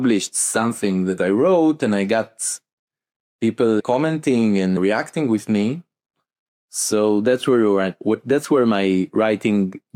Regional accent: Israel; I come from Israel. I'm 35 years old. And now I come from a farming business family.

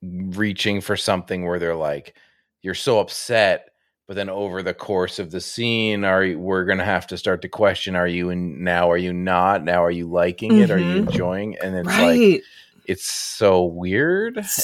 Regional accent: Canada; I'm Canadian

